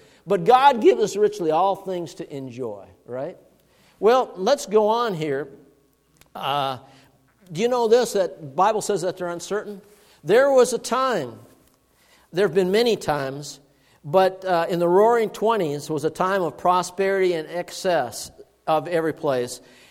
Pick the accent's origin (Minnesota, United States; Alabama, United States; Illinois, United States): Minnesota, United States; Duluth; I came from Duluth, Minnesota. Duluth, Minnesota is like San Francisco.